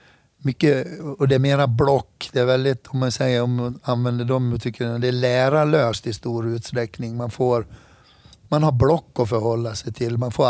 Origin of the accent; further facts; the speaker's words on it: Hedemora, Dalarna County, Sweden; Jag är född och uppvuxen i Hedemora, i södra delen.